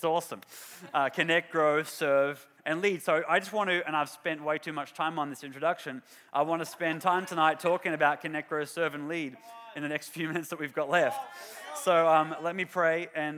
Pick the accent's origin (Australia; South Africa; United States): Australia; accent: Australian; God, I pray that I will speak clearly with my Australian accent.